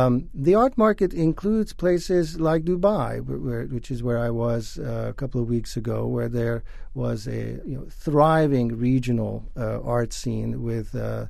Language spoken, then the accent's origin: English; Hungary; English is a second language; I grew up in Hungary before the wall came down behind the so-called Iron Curtain.